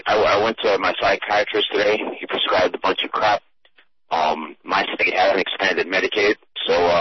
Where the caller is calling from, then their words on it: Florida, United States; And I'm calling you from South Florida, so I got my hip waders on already.